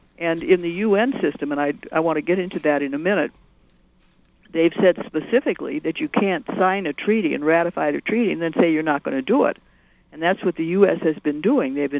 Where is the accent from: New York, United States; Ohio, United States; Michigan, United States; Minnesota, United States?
Michigan, United States; East Lansing; I grew up in East Lansing, Michigan, and that was an auto city.